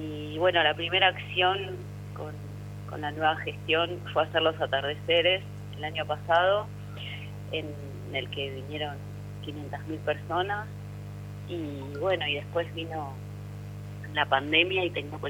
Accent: Argentina; poder ver todo lo que somos capaces de hacer como argentinos y argentinas

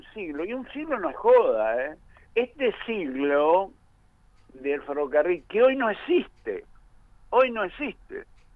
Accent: Carmen de Patagones, Buenos Aires Province, Argentina; Yo me crié en Patagones, por lo tanto, es una ciudad que realmente es como si hubiera nacido ahí.

